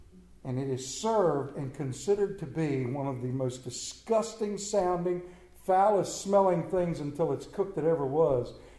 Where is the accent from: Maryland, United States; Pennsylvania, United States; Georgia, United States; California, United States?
Maryland, United States; accent: Central Maryland; And they had a lot of fun with me over there because of my Central Maryland accent.